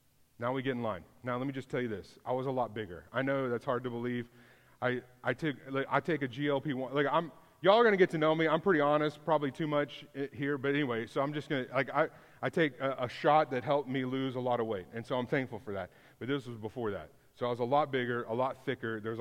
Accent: Houston, Texas, United States; I was working at my home church I grew up in North Houston.

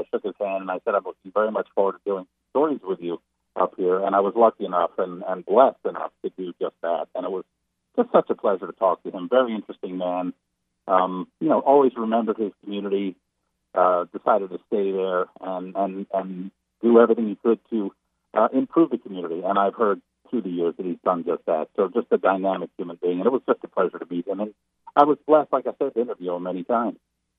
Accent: New Jersey, United States; Now, I'm from originally the Philadelphia area. I come from South Jersey.

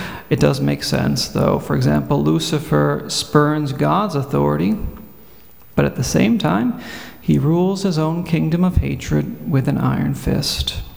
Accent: Massachusetts, United States; Ted Kennedy, the now deceased senator from my home state

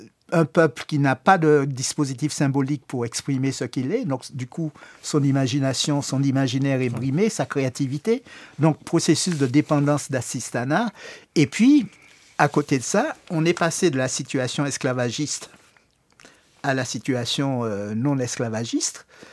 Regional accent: Antilles, France; Ce qui fait que chez nous, aux Antilles, quand on dit outre-mer, on a une vieille matrice coloniale complètement archaïque

